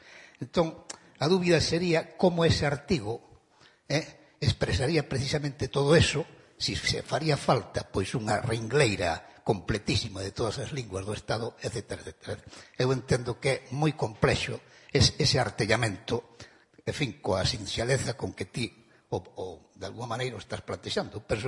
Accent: Galicia, Spain; Estamos falando en Galicia, son galego

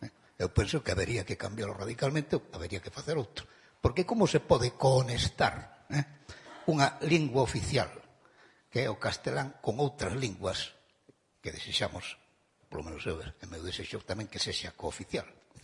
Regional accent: Galicia, Spain; Estamos falando en Galicia, son galego

